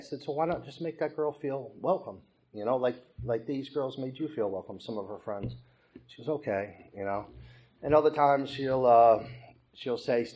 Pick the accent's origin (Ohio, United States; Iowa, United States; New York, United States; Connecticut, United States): Connecticut, United States; Milford; also born or lived in Hollywood, Florida; You know, I grew up in Milford, Connecticut, and I wanted to go back there.